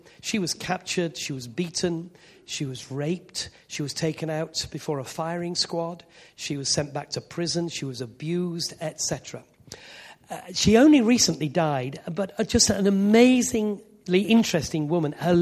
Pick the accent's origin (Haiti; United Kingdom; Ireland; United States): United Kingdom; Yorkshire and the Humber; I am a Yorkshireman, in case you didn't realise